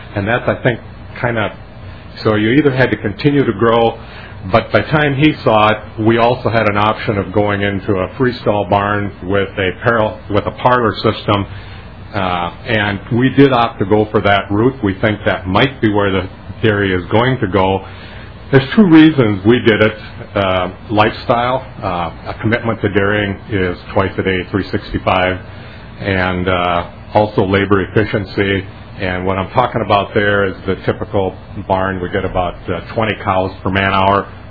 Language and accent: English; Willmar, Minnesota, United States; I'm from the Wilmer, Minnesota area. I farm dairy farm with my brother.